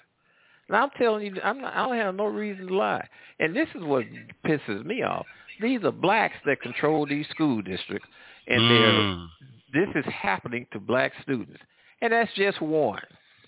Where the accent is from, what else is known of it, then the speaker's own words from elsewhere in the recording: Missouri, United States; I was in Missouri I grew up in Missouri. I know Missouri and St. Louis area very well.